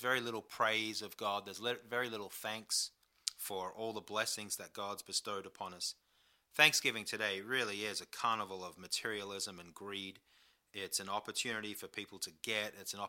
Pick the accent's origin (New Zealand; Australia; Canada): Australia; Western Australia; So while I grew up in Western Australia, far away from the United States